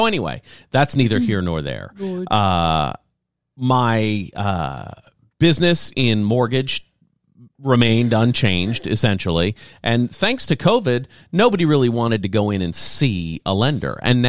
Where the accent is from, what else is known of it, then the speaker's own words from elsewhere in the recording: Lafayette, Louisiana, United States; 6 miles outside of my hometown of Lafayette, Louisiana, in a tiny town called Bro Bridge.